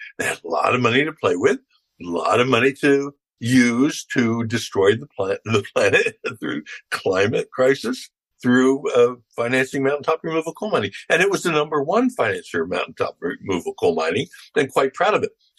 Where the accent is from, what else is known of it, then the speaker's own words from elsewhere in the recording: Philadelphia, Pennsylvania, United States; A neighboring town to my town, I'm from Philadelphia.